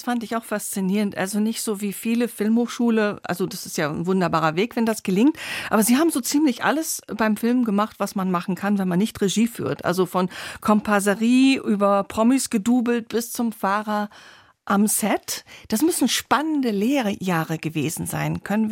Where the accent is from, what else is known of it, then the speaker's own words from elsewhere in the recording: Singen, Baden-Württemberg, Germany; born there; Geboren 1969 in Singen. Singen, das ist so ein südlicher Zipfel in Baden-Württemberg, also fast schon Schweiz.